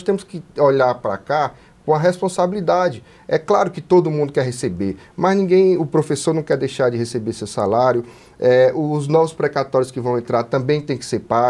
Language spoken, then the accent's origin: Portuguese; Piauí, Brazil; Eu sou do Piauí, eu não tenho ligações com a cidade de São Paulo.